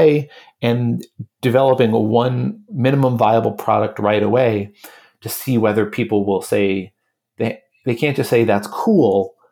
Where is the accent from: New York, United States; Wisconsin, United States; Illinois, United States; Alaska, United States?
Wisconsin, United States; Milwaukee; I grew up in Milwaukee, Wisconsin. I was a child of two public educators who cared a lot about the public education system.